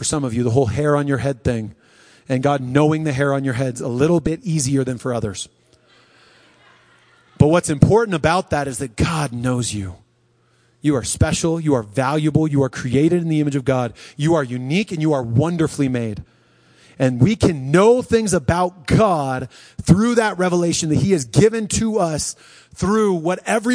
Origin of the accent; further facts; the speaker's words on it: Colorado Springs, Colorado, United States; Because, of course, I grew up here. I always knew about Pikes Peak. And then I go to college and I said I was from Colorado Springs.